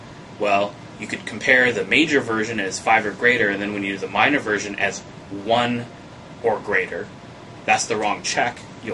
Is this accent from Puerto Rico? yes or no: no; Canada; So I'm from Canada.